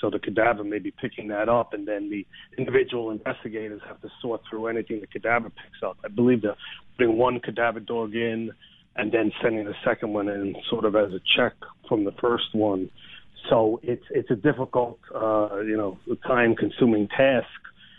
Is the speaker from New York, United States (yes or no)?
yes; New York, United States; I'm from New York. I'm licensed in New York. I've been teaching in Connecticut. My background is all New York.